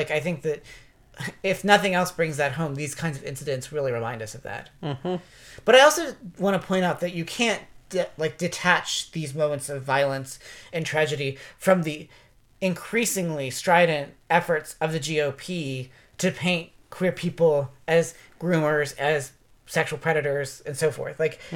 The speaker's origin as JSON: {"language": "English", "region": "West Virginia", "country": "United States", "said": "I mean, I'm from West Virginia, and that doesn't make any sense to me."}